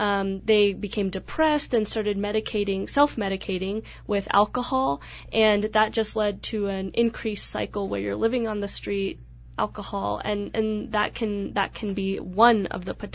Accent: Nicaragua; I'm from Nicaragua.

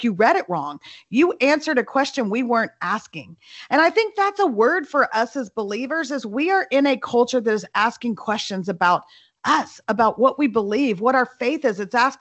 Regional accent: El Paso, Texas, United States; now in Dallas, United States; Well, I grew up in El Paso, fun fact. So I've been to Albuquerque many times. I live in Dallas now

